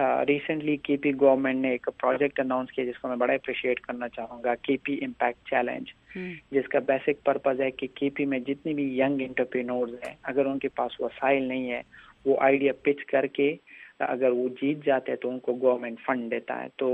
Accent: Pakistan; now in United States; چونکہ میں پاکستان سے ہوں جو کہ ایک ڈیولپنگ کنٹری ہے

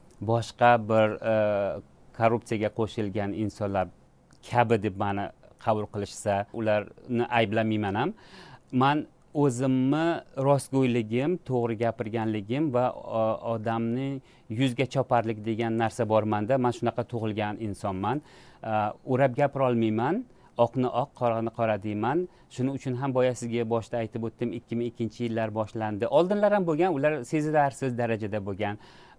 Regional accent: Samarkand, Samarqand Region, Uzbekistan; born there; men O'zbekistonda tug'ilganman, o'zimni o'zbek deb bilaman, o'zbek madaniyati, o'zbek fuqaro sifatida o'zimni bilaman. Sevaman xalqimni, yurtimni, lekin men aslida eronliman.

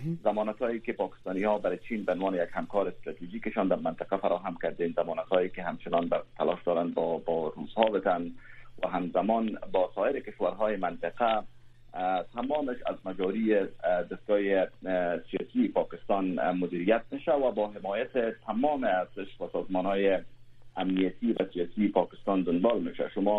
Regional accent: Afghanistan; به عنوان یک افغان، به عنوان یک کسی که به اون کشور تعلق دارم،

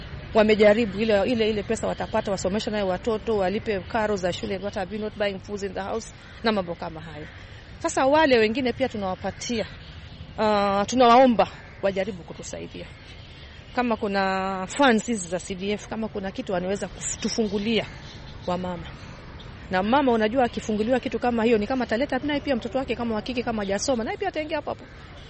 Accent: Kibera, Nairobi, Kenya; Lakini utakuta kama kwangu Kibera, mimi ni mtu kutoka Kibera.

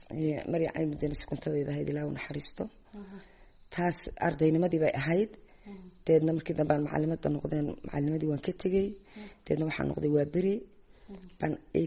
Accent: Djibouti; born or raised there; also born or lived in Hargeisa

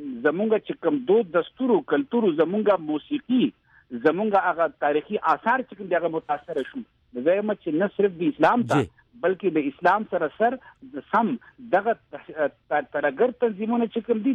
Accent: Khyber Pakhtunkhwa, Pakistan; د پښتون قوم مونږ دواړه پښتانه یو د مونږ نن وګورو نو د نن نه لکه چې کله دا طالب انزیشن او ترګری او د مونږ په وطن کې صوفي محمد او دا کیسې نشي نه وي

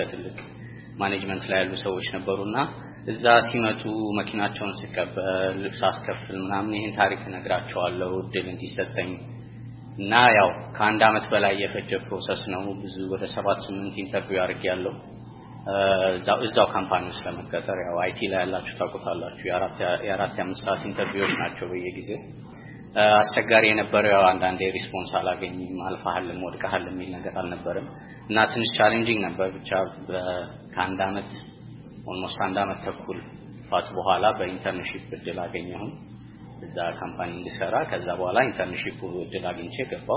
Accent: Addis Ababa, Ethiopia; moved away as an adult; now in Seattle, United States; ተወልጄ ያደኩት አዲስ አበባ ነው። ከአዲስ አበባ ዩኒቨርሲቲ በሲቪል ኢንጂነሪንግ የመጀመሪያ ዲግሪ እንጂ በ2010 ወደ ሲያትል ሙቪ ያደረኩት።

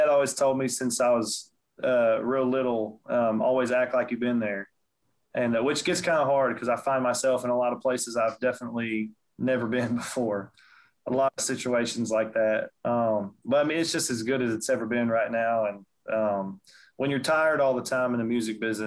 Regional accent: Texas, United States; And there's kind of growing up just north of Houston, there's like there's several different very strong influences that have been a part

